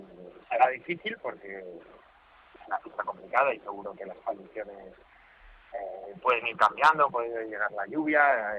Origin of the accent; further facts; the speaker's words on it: Madrid, Community of Madrid, Spain; Los dos somos de Madrid